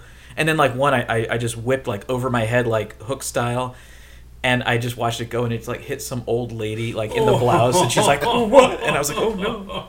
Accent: Louisiana, United States; But yeah, he's, you know, we're Cajun

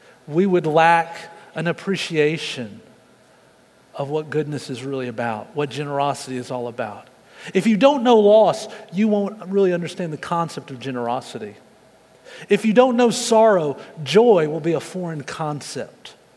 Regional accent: Texas, United States; As a Texan, number two troubles me.

